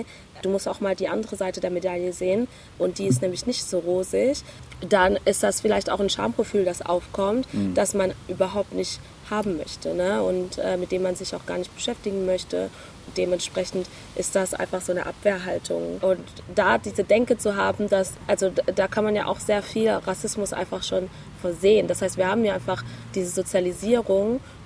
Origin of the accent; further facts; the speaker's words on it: Germany; Ich bin ja auch in Deutschland aufgewachsen